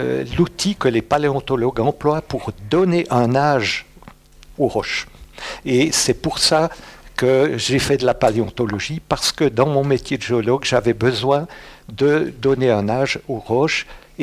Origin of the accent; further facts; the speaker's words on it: Jura, Switzerland; now in Fribourg, Switzerland; Bien sûr, je viens du Jura, qu'on dit bernois. J'ai grandi là-bas, j'ai fait toutes mes classes, j'ai fait aussi l'école normale à Porrentruy